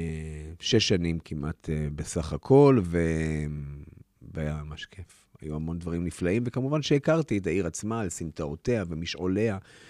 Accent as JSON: {"language": "Hebrew", "town": "Rishon LeZion", "region": "Central District", "country": "Israel", "tie": "born or raised there", "said": "אני חושב גם כשהייתי ילד בערבות ראשון, הרגשתי איזשהו צורך, איזושהי כמיהה, להתנתק מהעיר"}